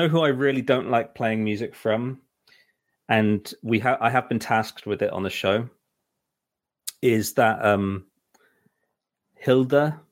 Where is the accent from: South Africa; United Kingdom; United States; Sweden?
United Kingdom; Swindon, South West England; Oh, that's the Swindon town. That's my hometown where I'm living right now.